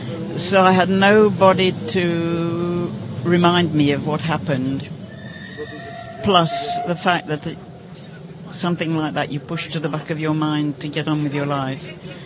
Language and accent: English; Prague, Czechia; English is a second language; In Prague.